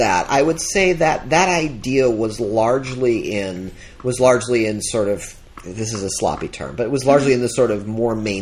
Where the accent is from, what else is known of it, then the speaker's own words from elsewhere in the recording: Ann Arbor, Michigan, United States; Yeah, I mean, growing up in Ann Arbor, Michigan, the most obvious example is my beloved University of Michigan football team.